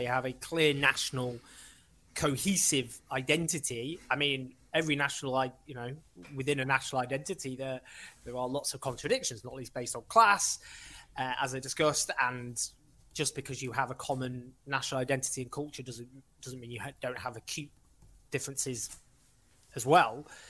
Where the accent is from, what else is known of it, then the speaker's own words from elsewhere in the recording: Stockport, North West England, United Kingdom; where I grew up in Stockport, so I grew up near the centre of Stockport